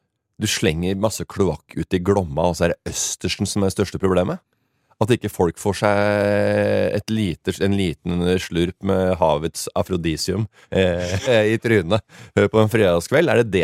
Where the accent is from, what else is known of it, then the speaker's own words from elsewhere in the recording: Fredrikstad, Østfold, Norway; Jeg kommer fra Frekstad